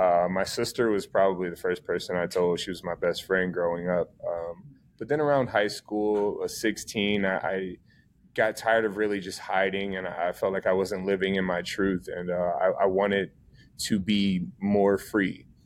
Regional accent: Akron, Ohio, United States; also born or lived in Washington, D.C. / New York / Orlando / North Carolina; So I actually grew up here in Akron, Ohio. I'm a little bit of a gypsy, so I've been all over. I've lived in D.C., I've lived in New York, Orlando, North Carolina

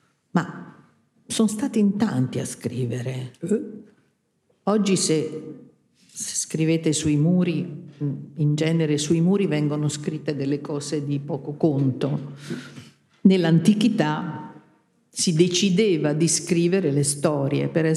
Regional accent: Rome, Lazio, Italy; perché io romana là su in cima non ci sono mai arrivata

